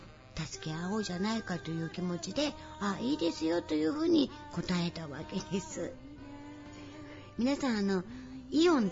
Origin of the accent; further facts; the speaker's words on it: Kyoto, Japan; 子供の頃私は京都の京都市に住んでおりましたけれども